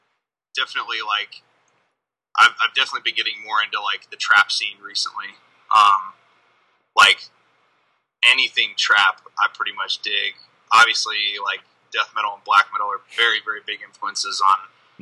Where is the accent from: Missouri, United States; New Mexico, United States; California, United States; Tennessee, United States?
California, United States; now in Atlanta, United States; I'm from the East Bay Area of California.